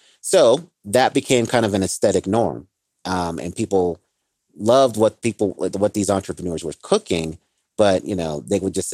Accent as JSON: {"language": "English", "region": "Colorado", "country": "United States", "tie": "born or raised there", "said": "Columbus B. Hill, who shows up in my home state of Colorado in the 1870s."}